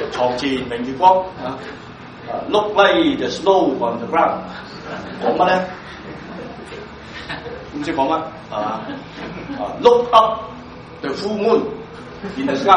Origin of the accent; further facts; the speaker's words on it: China; 即係我哋唐詩啊，我哋中國人寫唐詩咧就押韻嘅